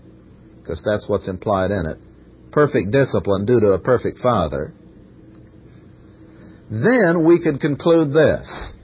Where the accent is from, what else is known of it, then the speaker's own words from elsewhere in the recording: Missouri, United States; And this is appropriate since we're from Missouri. Our state animal is the donkey